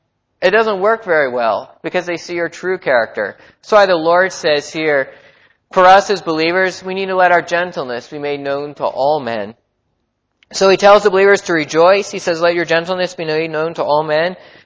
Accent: Pennsylvania, United States; I had the opportunity to serve at a Christian camp in Pennsylvania, my home state.

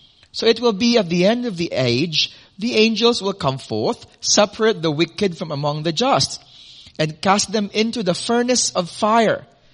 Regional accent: Philippines; I came from the Philippines, and the Philippines is an archipelago, 7,107 islands, all in all.

